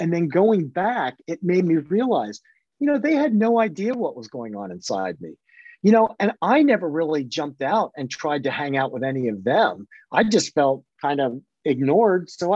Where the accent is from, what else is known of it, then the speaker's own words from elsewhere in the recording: Sewickley, Pennsylvania, United States; So I was a lacrosse player in high school. I grew up in Swickley. I played lacrosse at Swickley Academy.